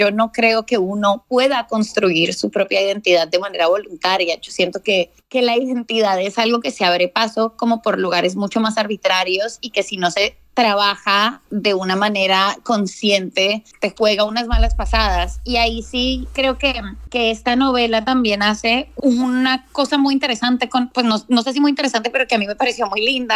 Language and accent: Spanish; Colombia; Y eso para mí como escritora fue como escritora y como colombiana fue muy emocionante y fue muy especial.